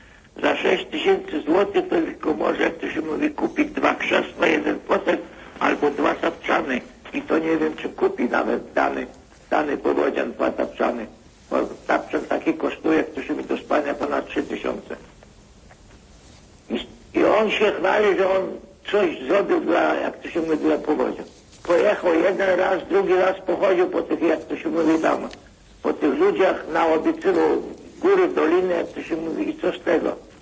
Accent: Vilnius County, Lithuania; Ja pochodzę z Wileńskiego, jak to się mówi, województwo urodzone, jestem koło Wilna niedaleko.

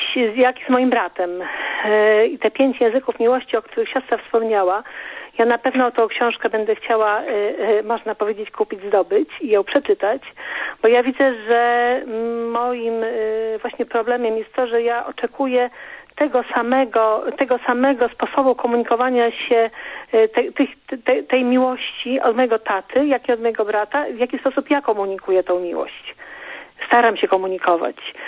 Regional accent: Warsaw, Masovian Voivodeship, Poland; jestem z Warszawy.

